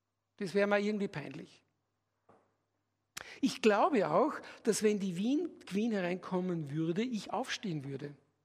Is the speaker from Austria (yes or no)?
yes; Austria; ich bin Österreicher und wir haben ja die Tradition des Kaiserreiches.